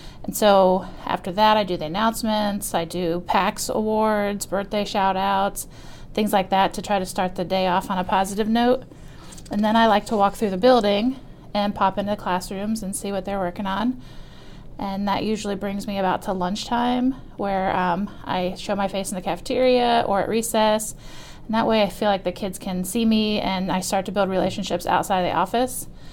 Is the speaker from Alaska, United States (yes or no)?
no; Cardington, Ohio, United States; I went back to my hometown, Cardington, to work.